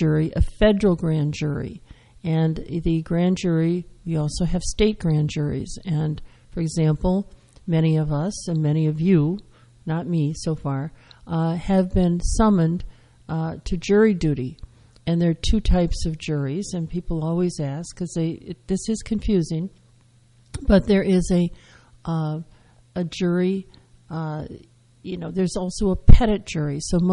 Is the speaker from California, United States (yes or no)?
no; Wisconsin, United States; growing up in Wisconsin, you know, I had a family that hunted, I hunted